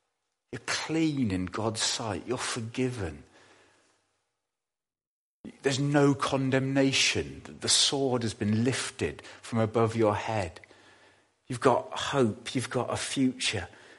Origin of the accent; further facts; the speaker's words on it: Bradford-on-Avon, South West England, United Kingdom; one of my cousins who I grew up with in Bradford-on-Avon